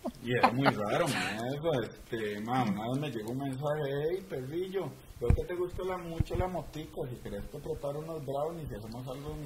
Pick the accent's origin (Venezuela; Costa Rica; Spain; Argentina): Costa Rica; Tibás, San José; yo soy de Tibás, güey. Yo nací en Tibás y la mayor parte de mi tiempo fue en Tibás. También fue en un barrio pegando con Moravia, entonces no era un barrio tan, o sea, como no era la León 13.